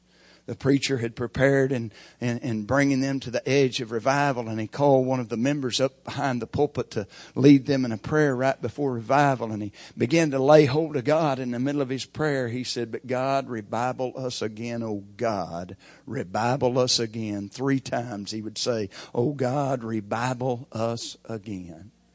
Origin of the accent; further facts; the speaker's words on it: Locust Grove, United States; And when I grew up 30 years in Locust Grove and somebody would at least invite me to church